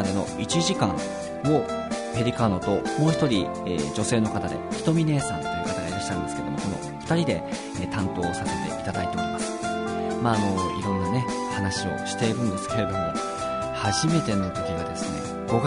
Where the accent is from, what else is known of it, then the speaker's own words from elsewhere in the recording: Karatsu, Saga, Japan; 地元の佐賀県の唐津市というところでコミュニティ FM が開局するよという情報を聞き入れまして